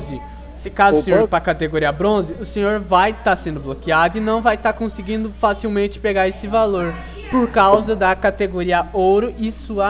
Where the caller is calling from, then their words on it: São Paulo, Brazil; eu falo de São Paulo, Avenida Paulista.